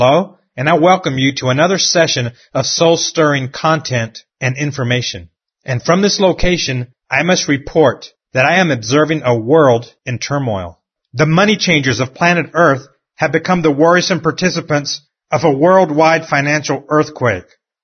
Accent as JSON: {"language": "English", "region": "Gulf Coast", "country": "United States", "tie": "born or raised there", "said": "Folks, I grew up in the Gulf Coast. As a child, I ran on those beaches. I have fond memories from there."}